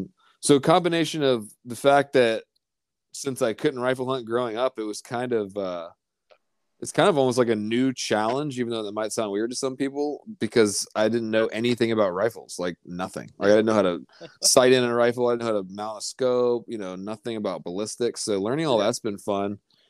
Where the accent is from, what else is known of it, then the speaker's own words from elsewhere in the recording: Virginia, United States; I'm from Virginia, dude. So, I mean, I get cold deer hunting when it's like 20 degrees.